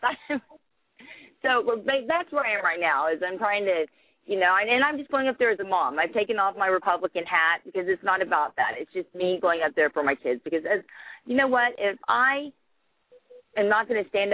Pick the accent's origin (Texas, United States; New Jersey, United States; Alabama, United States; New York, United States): Texas, United States; just to go up there as a mom and as a Texan.